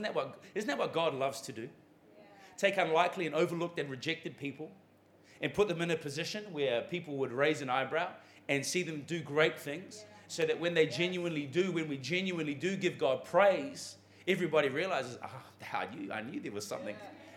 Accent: New Zealand; But I must admit, as a New Zealander, I've always been intrigued by the shepherds.

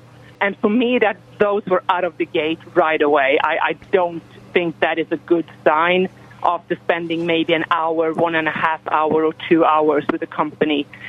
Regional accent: Sweden; English is a second language; moved away as an adult; now in Texas, United States; So I actually I am from Europe, from Sweden, and we arrived in Texas because of my husband's job

